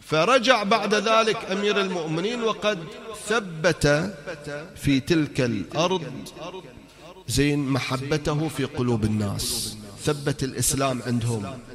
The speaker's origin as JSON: {"language": "Arabic", "country": "Bahrain", "said": "مسجد الخميس من أقدم المساجد عندنا في البحرين الموجودين"}